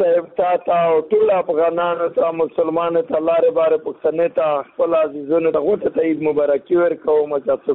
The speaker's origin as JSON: {"language": "Pashto", "country": "Afghanistan", "moved": "yes", "lives_now": "Pakistan", "said": "زه خو افغان مهاجر یم په پنجاب کې،"}